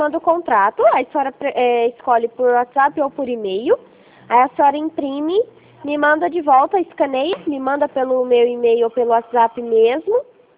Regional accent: Varginha, Minas Gerais, Brazil; now in São Paulo, Brazil; Eu já morei perto de Belo Horizonte. Eu sou de Varginha. Agora eu moro atualmente aqui em São Paulo.

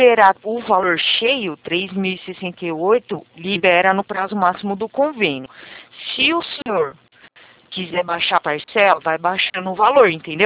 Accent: Barueri, São Paulo, Brazil; Sou de Barueri

